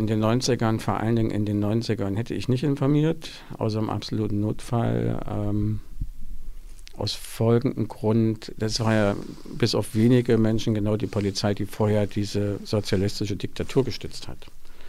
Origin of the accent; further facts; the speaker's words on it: Jena, Thuringia, Germany; ich bin ja in Jena groß geworden, ne? Und in der ersten Schule, in der ich gewesen bin, das war die Emil-Wirk-Schule in Lobeder West